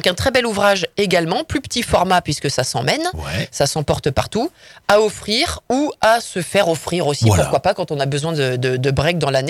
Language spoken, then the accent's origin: French; Pays de la Loire, France; Parce que moi, je suis sartoise, je suis née en Sarthe.